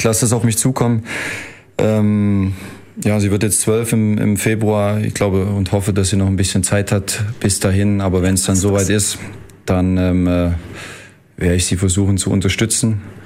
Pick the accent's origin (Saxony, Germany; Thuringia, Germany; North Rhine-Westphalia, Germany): Saxony, Germany; Leipzig; Leipzig und dort, wo meine Familie natürlich lebt, das ist dann meine Heimat.